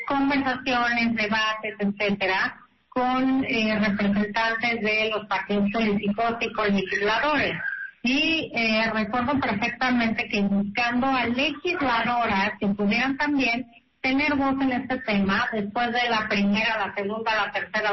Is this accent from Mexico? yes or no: yes; Mexico; tenemos, creo, como mexicanos y mexicanas, muy claras las reglas